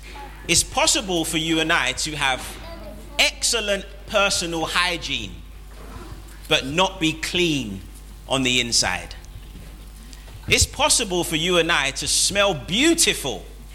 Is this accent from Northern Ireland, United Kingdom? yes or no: no; London, United Kingdom; growing up in Southeast London, we just thought we were the bee's knees.